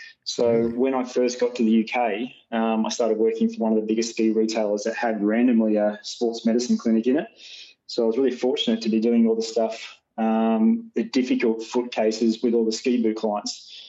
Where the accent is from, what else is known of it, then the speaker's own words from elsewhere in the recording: Australia; Well, I'm an Aussie I'm kind of a long way from home now